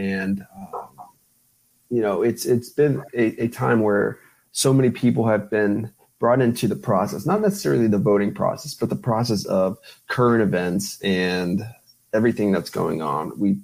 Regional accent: Austintown, Ohio, United States; because I grew up in Austin Town.

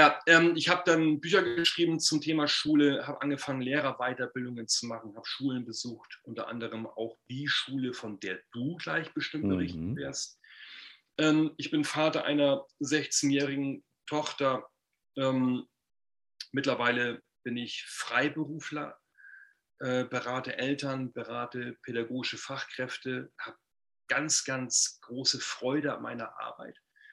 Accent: Rendsburg, Schleswig-Holstein, Germany; Ich komme aus Rendsburg in Schleswig-Holstein.

